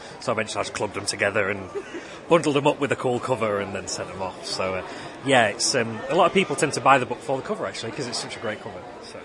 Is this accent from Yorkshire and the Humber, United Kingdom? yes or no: yes; Doncaster, Yorkshire and the Humber, United Kingdom; I'm from Doncaster as well